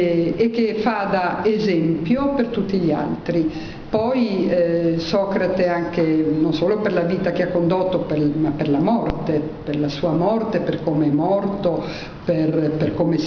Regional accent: Germany; io sono tedesca

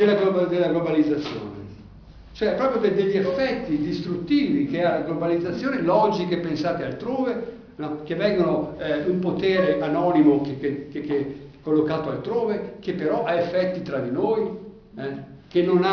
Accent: Venice, Veneto, Italy; io che sono veneziano non ci ho marciato per niente

